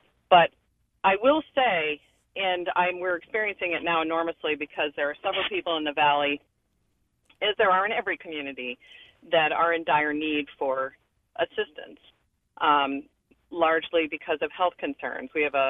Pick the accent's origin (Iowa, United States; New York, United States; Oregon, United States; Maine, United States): Maine, United States; Fryeburg; also born or lived in North Conway, United States / Jackson, United States; So I grew up in Fryeburg, Maine. I was born at Memorial Hospital in North Conway.